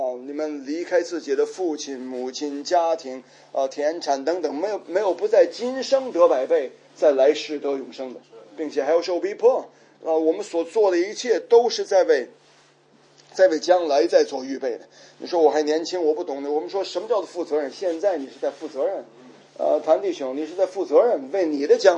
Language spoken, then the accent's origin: Chinese; China; 我们中国人说叫积德